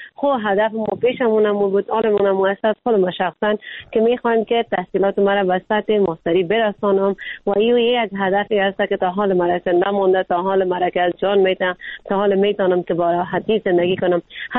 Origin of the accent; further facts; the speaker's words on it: Afghanistan; ما خود ما افغان هستیم